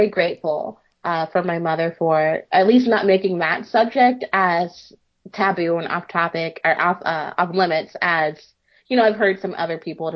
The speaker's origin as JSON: {"language": "English", "region": "Midwest", "country": "United States", "tie": "born or raised there", "said": "I grew up in a household. I grew up in the Midwest"}